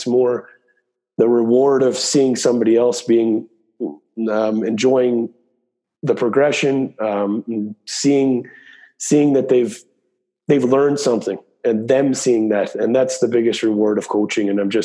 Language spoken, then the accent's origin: English; Glace Bay, Nova Scotia, Canada; now in Klagenfurt, Austria; Although Glace Bay is, and we are from Canada and we're proud to be from there, we've been here for 12 years now, and my kids are born here